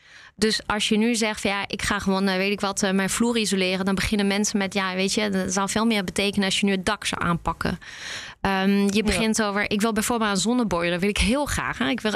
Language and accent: Dutch; France; Dutch is a second language; En ik kom zelf uit Frankrijk. En dat horen jullie natuurlijk.